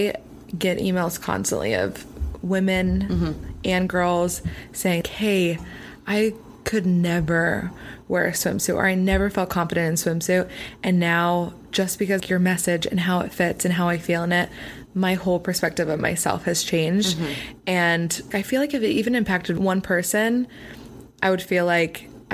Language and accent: English; Pennsylvania, United States; I'm not from LA. I'm from Pennsylvania.